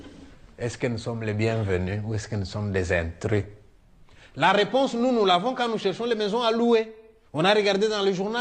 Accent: DR Congo; Je viens du Congo belge, tiens.

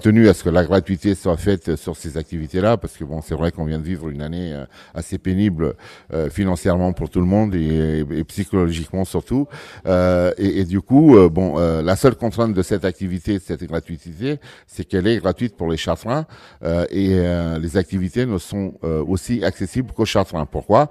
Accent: Portugal; j'ai une double nationalité. Je suis portugais

